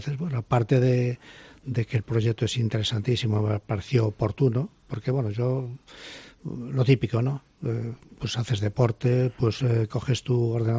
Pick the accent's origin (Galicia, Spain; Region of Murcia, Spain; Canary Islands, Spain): Galicia, Spain; Boimorto; Del interior de la provincia de La Coruña, de la tierra donde nació